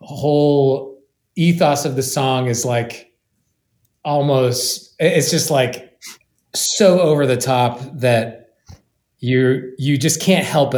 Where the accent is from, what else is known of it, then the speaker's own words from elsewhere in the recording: Las Vegas, Nevada, United States; And because I'm from Las Vegas, and then also in college, I even saw this band live